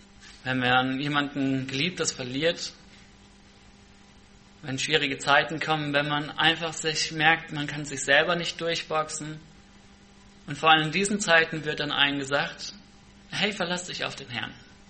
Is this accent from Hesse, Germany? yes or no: yes; Hesse, Germany; ich komme aus Hessen. Ich hoffe, das macht nichts aus, dass ich aus dem Ausland komme quasi.